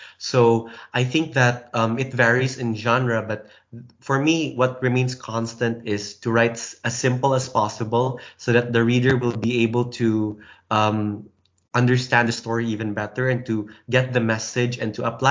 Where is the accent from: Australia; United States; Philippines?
Philippines; English is a second language; English is my second language, but I feel more comfortable writing in English than in my native language in the Philippines.